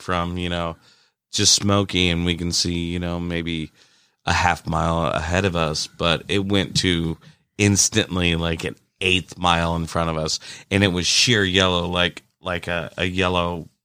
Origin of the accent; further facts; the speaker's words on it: Washington, United States; we're from Western Washington, 92 degrees is like killing us.